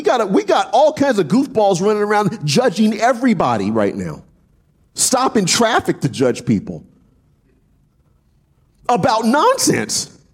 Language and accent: English; New Orleans, Louisiana, United States; I grew up in New Orleans. Trust me, we saw our fair share of street preachers because we're known as one of the cities that kind of flaunts its sin.